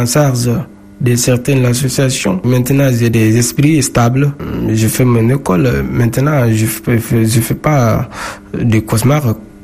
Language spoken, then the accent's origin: French; Gao, Mali; now in Paris, France; Je suis quitté de Gao, je suis parti à Bamako pour faire ma carte d'identité, mes pièces.